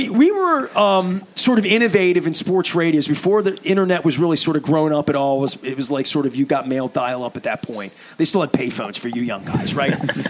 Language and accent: English; Dundalk, Maryland, United States; But I'm from Dundalk, but we always had a Dundalk Patapsco thing.